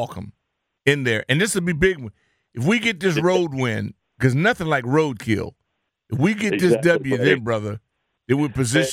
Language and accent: English; California, United States; Which is in my hometown. So it was an unbelievable experience to have a guy from Orange County